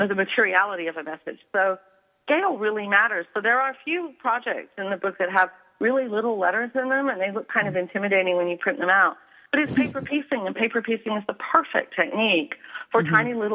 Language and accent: English; England, United Kingdom; I grew up in England